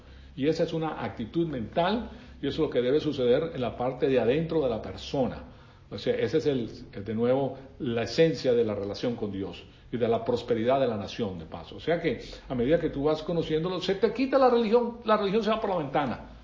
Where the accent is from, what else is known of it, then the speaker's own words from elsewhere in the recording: Venezuela; Yo me crié en Venezuela en un colegio católico que se llama La Salle.